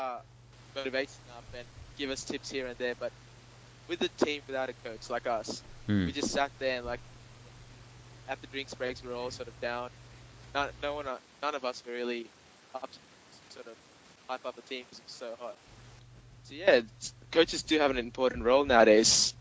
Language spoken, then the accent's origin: English; Australia; from Australia.